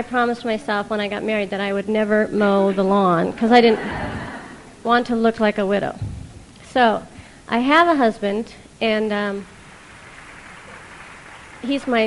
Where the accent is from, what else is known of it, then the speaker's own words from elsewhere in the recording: Nebraska, United States; now in Boulder, United States; I'm from Boulder, Colorado. I originally hail from Nebraska, where having a green lawn is like the best thing that you can have.